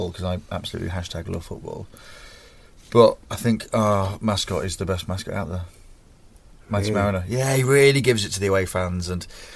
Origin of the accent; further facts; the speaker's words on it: Grimsby, Yorkshire and the Humber, United Kingdom; I'm from Grimsby Town.